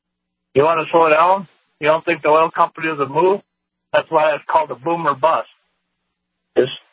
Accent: North Dakota, United States; born and raised in North Dakota.

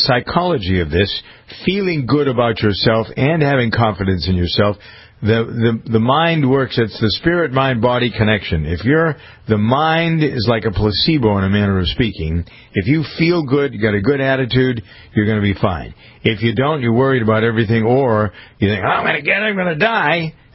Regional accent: Framingham, Massachusetts, United States; I'm getting notices from my hometown of Framingham about what's closed.

